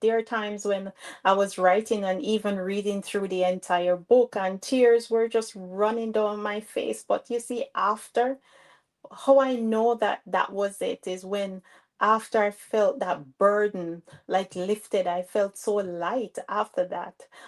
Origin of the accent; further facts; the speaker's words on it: Manchester, Jamaica; moved away as an adult; now in United States; I'm from the Caribbean. I'm from Jamaica, a little town in Jamaica called Manchester. Here we call them states, but back in Jamaica, we call them parish. So I'm from Manchester. I came here over 10 years ago